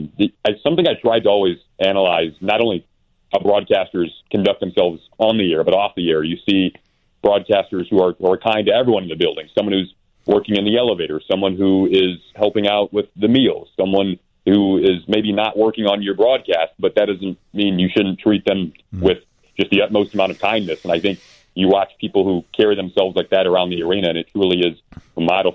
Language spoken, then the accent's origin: English; Michigan, United States; I'm from Michigan originally, so several broadcasters in that area have helped me out.